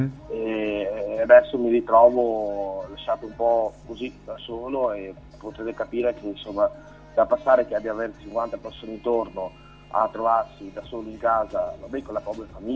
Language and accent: Italian; Veneto, Italy; io sono veneto, quindi da un po' la situazione forse più dura che c'è nella zona dell'Italia